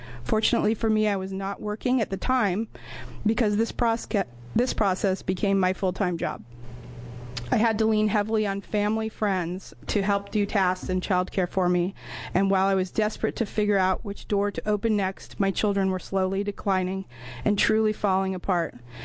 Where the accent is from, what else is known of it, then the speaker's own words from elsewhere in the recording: Ashland, Oregon, United States; representing the Southern Oregon Early Learning Hub that covers Jackson and Josephine counties, and I'm from Ashland.